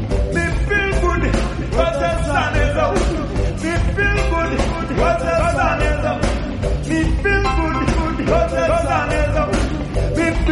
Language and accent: English; Tanzania; also born or lived in Denmark; I was born in Denmark, but I grew up in Tanzania, which is why I'm singing this beautiful language called Swahili.